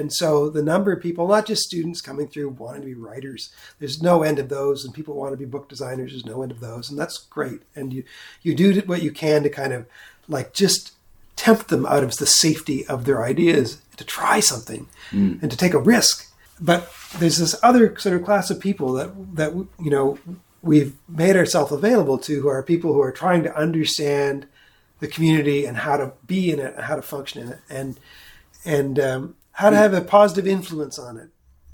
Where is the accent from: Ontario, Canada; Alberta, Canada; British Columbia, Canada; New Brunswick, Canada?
New Brunswick, Canada; No, I am from New Brunswick.